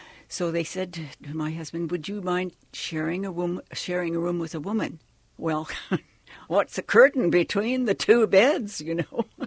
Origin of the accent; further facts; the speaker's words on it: Craig, Alaska, United States; born there; also born or lived in Wrangell; he ended up in Craig, where of course I was born in Craig, Alaska. And I needed to go to high school. They didn't have a high school in Craig because it was just a small community.